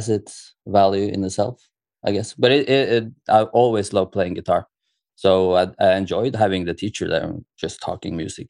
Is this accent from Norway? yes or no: yes; Moss, Eastern Norway, Norway; now in Oslo, Norway; A town just south of Oslo called Moss.